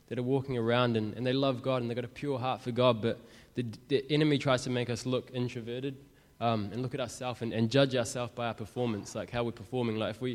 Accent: New Zealand; I'm from New Zealand. I grew up, like, my whole life going to church. My mum's a Christian. My dad's, he's a Buddhist, or he was a Buddhist.

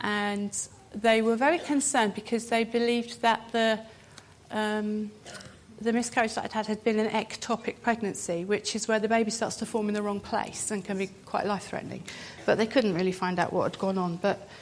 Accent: Guildford, South East England, United Kingdom; It was interesting because I came from Guildford.

